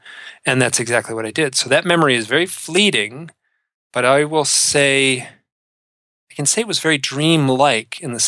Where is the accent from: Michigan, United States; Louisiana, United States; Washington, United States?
Michigan, United States; it's a calm, beautiful night in the Midwest. I grew up near Detroit.